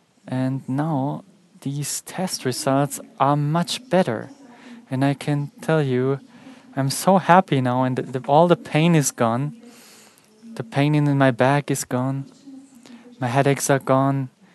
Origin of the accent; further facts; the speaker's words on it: Bavaria, Germany; And I'm from Bavaria, and in Bavaria, we people like beer and drink a lot of beer there. And I lived there for 43 years